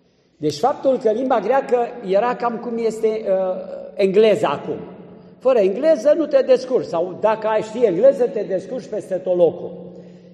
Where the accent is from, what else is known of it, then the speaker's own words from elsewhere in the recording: Romania; Dar noi acum, ca români, trecem Dunărea pe la Cernavoda sau pe la pe dincolo și ne ducem și noi în Dobrogea